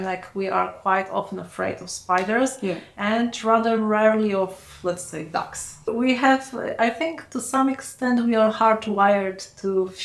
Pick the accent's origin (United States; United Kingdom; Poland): Poland; I'm from Poland.